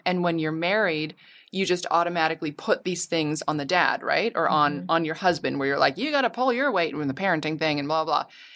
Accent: Canada; now in Los Angeles, United States; my family's all in Canada. I'm Canadian.

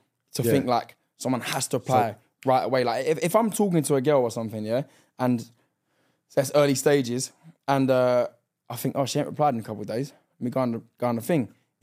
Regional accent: London, United Kingdom; Well, I'm actually from West London.

